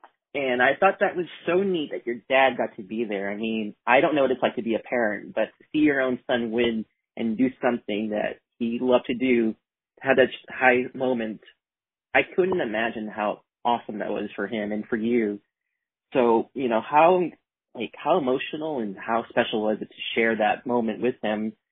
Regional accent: Boston, Massachusetts, United States; I grew up in Boston, so, I didn't have cable all the time

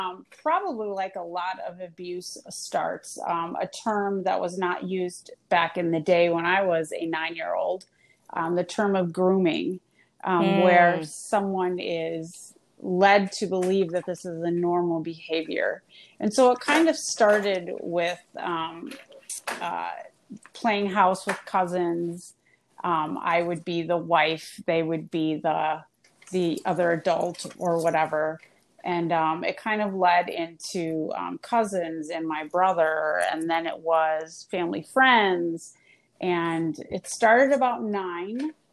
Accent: Midwest, United States; Okay, well, I am born and raised in the Midwest.

